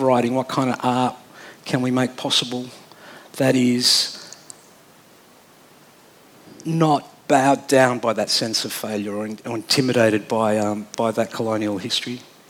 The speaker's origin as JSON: {"language": "English", "country": "Australia", "said": "our parochialism is what frustrates me as an Australian all the time"}